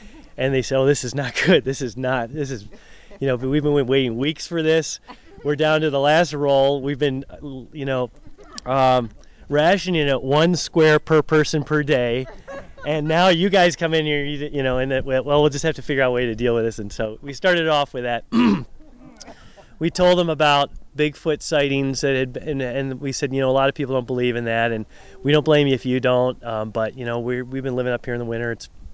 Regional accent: Traverse City, Michigan, United States; We're from Michigan, Traverse City, Michigan.

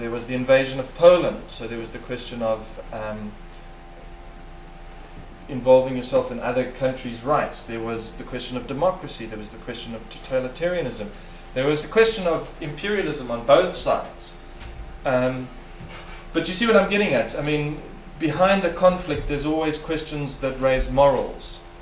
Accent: South Africa; but how does a white South African who's supposed to be for apartheid ended up being against apartheid?

